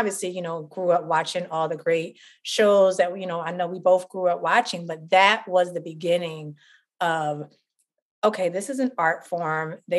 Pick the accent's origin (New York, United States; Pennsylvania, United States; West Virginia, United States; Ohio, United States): Pennsylvania, United States; Philadelphia; I'm born and raised in Philadelphia. So Freedom Theater, it's a huge historically Black known theater in Philadelphia